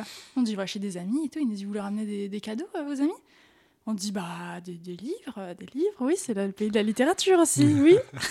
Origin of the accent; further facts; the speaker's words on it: France; on vient de France.